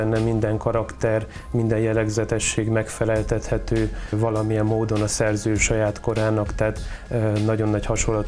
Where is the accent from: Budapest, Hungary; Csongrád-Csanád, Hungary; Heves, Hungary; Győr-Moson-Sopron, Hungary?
Heves, Hungary; Eger; Egri vagyok